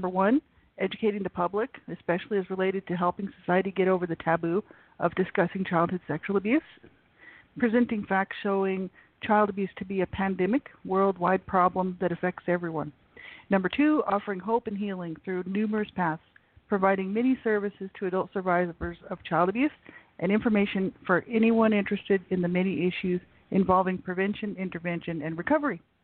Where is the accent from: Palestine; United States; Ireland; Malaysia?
United States; now in Canada; I'm in Canada. I'm from the States. I'm originally from the States, so I celebrate both Canadian and U.S. Thanksgiving.